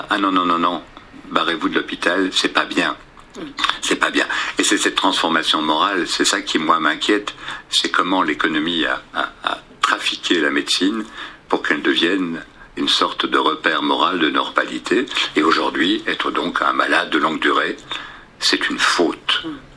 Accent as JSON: {"language": "French", "region": "Flanders", "country": "Belgium", "said": "Et donc, je suis flamand d'origine"}